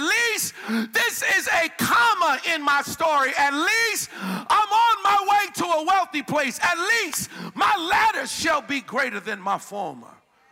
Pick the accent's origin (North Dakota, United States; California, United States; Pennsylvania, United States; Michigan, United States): Pennsylvania, United States; Philadelphia; born there; I was born in Philadelphia.